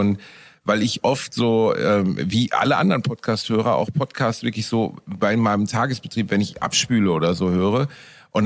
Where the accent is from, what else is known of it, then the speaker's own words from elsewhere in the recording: Gelsenkirchen, North Rhine-Westphalia, Germany; Bochum, die so ziemlich tristeste Stadt direkt nach meiner Heimatstadt Gelsenkirchen.